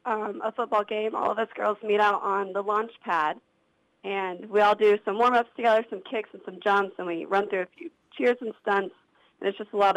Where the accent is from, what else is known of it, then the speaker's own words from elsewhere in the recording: Wayland, Iowa, United States; I grew up tumbling in Wayland, Iowa